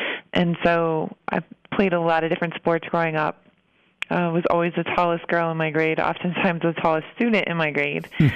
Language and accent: English; Macy, Indiana, United States; I grew up in Macy, Indiana. So in between South Bend and Indianapolis.